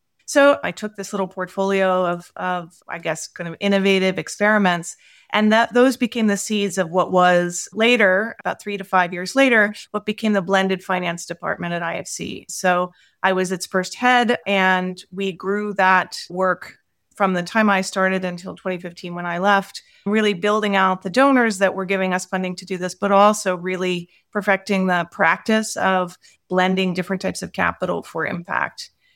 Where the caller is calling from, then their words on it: United States; I am calling from my home office outside of Washington, D.C.